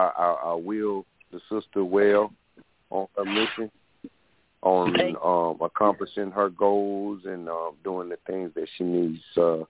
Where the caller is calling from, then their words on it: South Carolina, United States; Brother Jay, I'm calling from South Carolina.